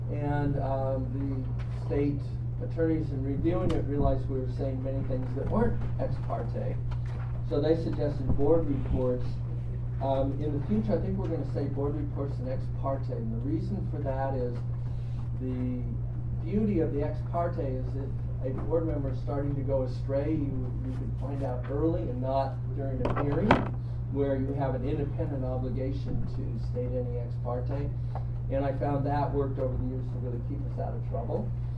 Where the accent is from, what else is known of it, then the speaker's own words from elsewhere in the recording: McKinleyville, California, United States; I'm from McKinleyville.